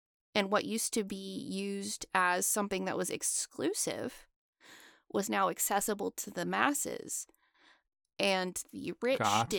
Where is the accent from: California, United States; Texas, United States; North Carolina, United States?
Texas, United States; Yeah, so growing up in Texas, when I went vegan